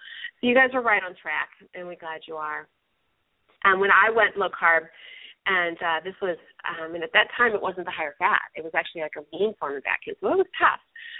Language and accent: English; Ohio, United States; you know, I'm from Ohio, and we have had just one heck of a crazy wet spring and summer, and it just kept going. And so, you know, we moved to Florida